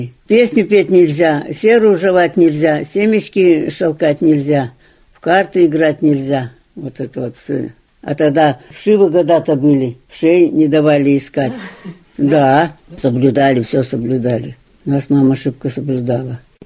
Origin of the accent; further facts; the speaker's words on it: Altai Krai, Russia; я жила в приселке Абинского сельсовета, там, за Сюрюшом. Приселок был как на тарелочке, небольшой, а дрожный был.